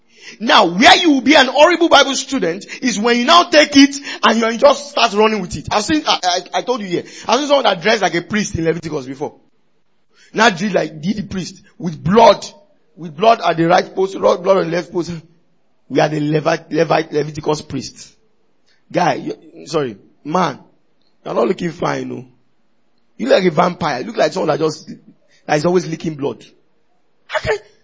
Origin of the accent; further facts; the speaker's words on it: Nigeria; What's Africans? I'm Nigerian. I'm not African.